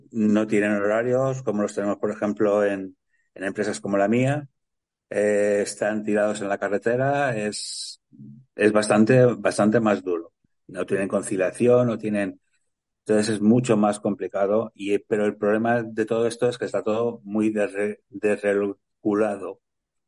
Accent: Valencia, Valencian Community, Spain; hicimos una concentración importante aquí en Valencia, en mi tierra.

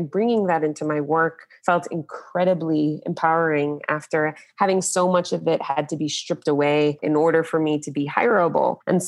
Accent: United States; as I grew up in the United States. And so I have found my way back to my voice in a nice way over the years.

